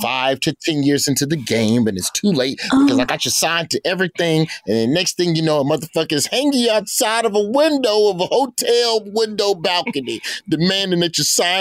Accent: Alabama, United States; I'm from the South. I'm from Alabama.

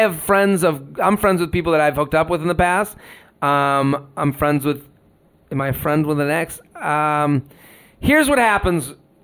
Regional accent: Massachusetts, United States; now in New York City, United States; we're all from the Boston area.

